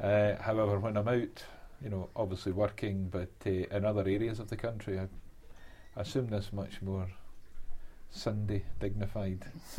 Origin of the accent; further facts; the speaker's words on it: Glasgow, Scotland, United Kingdom; born there; Well, I was born in Sandy Hills in the east end of Glasgow